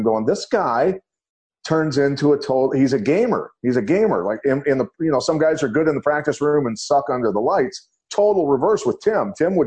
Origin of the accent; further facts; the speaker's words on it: Iowa, United States; I was raised in Iowa wrestling rooms.